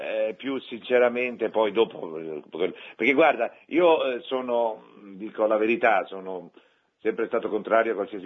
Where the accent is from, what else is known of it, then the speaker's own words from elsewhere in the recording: Genoa, Liguria, Italy; io ero, essendo genovese, ero quello più legittimato